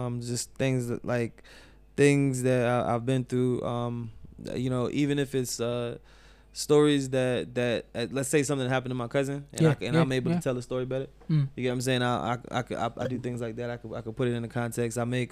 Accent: Yorktown, Clarendon, Jamaica; I'm right next to Kingston. I come from Clarendon. I come from Yorktown, Clarendon.

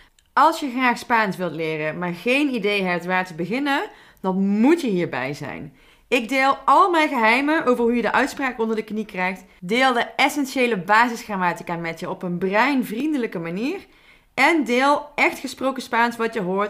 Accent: North Brabant, Netherlands; Dus zoals je hoort ben ik een Brabander en heb ik de Franse R achter in mijn keel.

